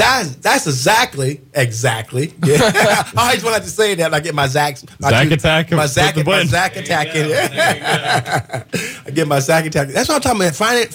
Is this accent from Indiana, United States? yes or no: yes; Terre Haute, Indiana, United States; You know, I went through my hometown, Terre Haute, and we had five high schools. I went through four of them.